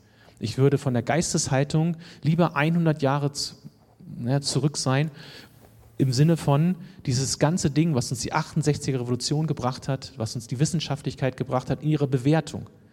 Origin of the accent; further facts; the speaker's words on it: Lower Saxony, Germany; Und das ist ja auch in der Ecke, wo ich aufgewachsen bin. So Braunschweiger Region, irgendwie Göttingen und so irgendwie südliches Niedersachsen, so ungefähr.